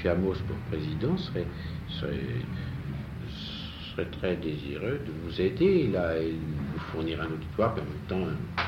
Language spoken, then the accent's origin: French; Centre-Val de Loire, France; Parce que je suis d'Eure-et-Loire, je ne suis pas bien loin.